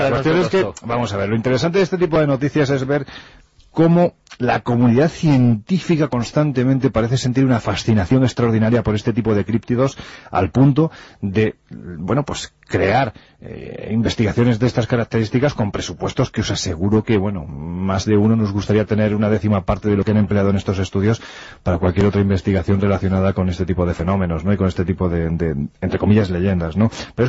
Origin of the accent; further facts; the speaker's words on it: Andalusia, Spain; Yo siempre lo digo, que soy andaluz sin gracia